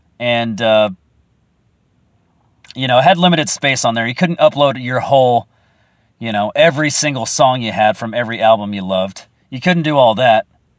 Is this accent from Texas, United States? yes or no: yes; Texas, United States; I have no room to talk because I am from Texas.